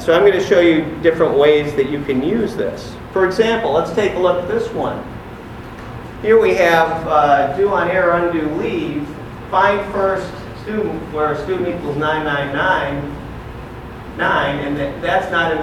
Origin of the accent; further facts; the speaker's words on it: Chicago, Illinois, United States; I'm from Chicago, I can vote early and often.